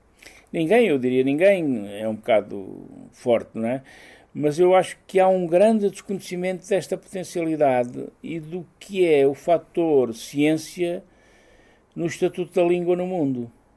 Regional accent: Castelo Rodrigo, Centre, Portugal; Eu sou de Castelo Rodrigo, portanto sou mesmo ali da fronteira, portanto percebo isso.

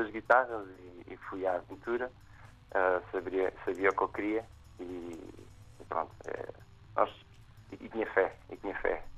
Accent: Portugal; now in London, United Kingdom; Saí de Portugal mesmo para o mundo

